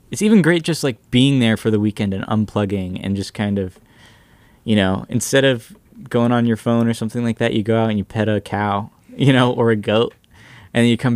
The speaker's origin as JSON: {"language": "English", "town": "Benton", "region": "Pennsylvania", "country": "United States", "also_born_or_lived": "Massachusetts", "said": "I'm from a town called Benton, Pennsylvania."}